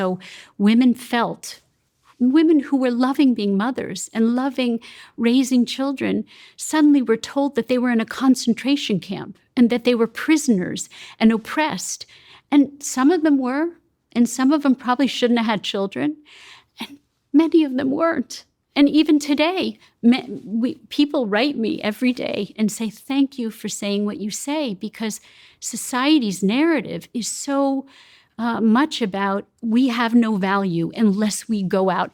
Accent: United States; I'm from America, where we don't have any paid leave at all.

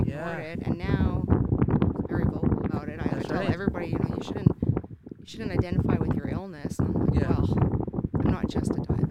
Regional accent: Fort McMurray, Alberta, Canada; I'm born and raised here in Fort McMurray.

